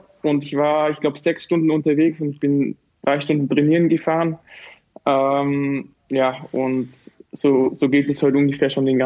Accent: Bavaria, Germany; now in Lochau, Austria; ich komme ursprünglich ja aus dem Allgäu und wohne jetzt hier in Lochau am Bodensee, was so ungefähr mit dem Auto, ich weiß nicht, 25 Minuten auseinander ist.

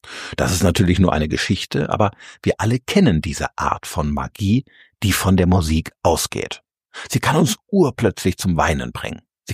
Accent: Rhineland-Palatinate, Germany; in meiner Heimat am Mittelrhein saß bei St. Goarshausen, nicht weit von Koblenz

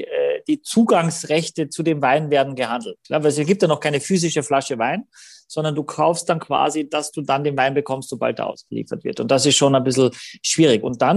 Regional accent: Austria; als Österreicher weiß ich es, ja.

